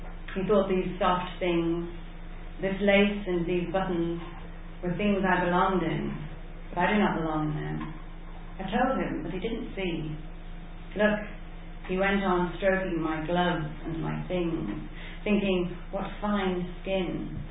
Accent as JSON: {"language": "English", "town": "Dublin", "region": "County Dublin", "country": "Ireland", "tie": "born or raised there", "said": "growing up in Dublin, where every street sign, every road sign, every announcement on the Dart is in two languages, English and Irish"}